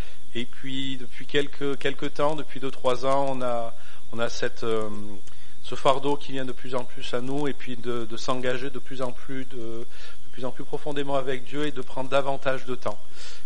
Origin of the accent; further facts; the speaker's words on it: Gap, Provence-Alpes-Côte d'Azur, France; Je suis originaire des Hautes-Alpes, donc de Gap, l'autre côté des montagnes.